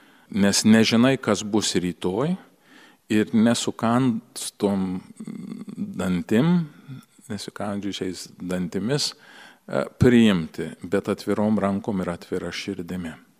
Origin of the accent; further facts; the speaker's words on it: California, United States; kai augau Kalifornijoje